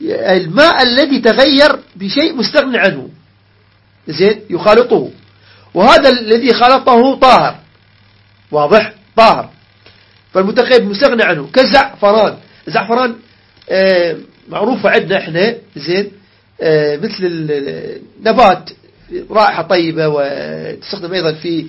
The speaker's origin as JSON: {"language": "Arabic", "country": "Iraq", "said": "عجين الدقيق عندنا بالعراق سمي طحين وعجنوسة وعجين"}